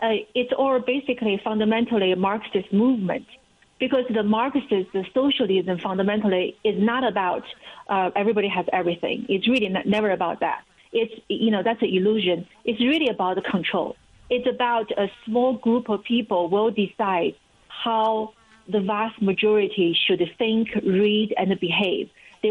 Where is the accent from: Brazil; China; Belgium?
China; English is a second language; As you know, I grew up in China.